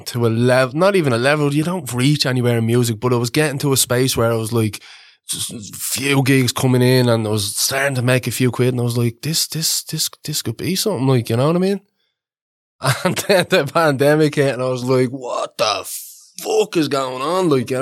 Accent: Shankill, County Dublin, Ireland; Shankill.

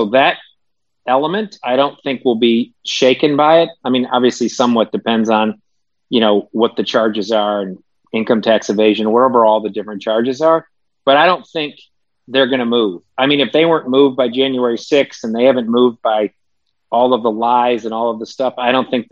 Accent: Detroit, Michigan, United States; We're born and raised in Detroit, so good to be here.

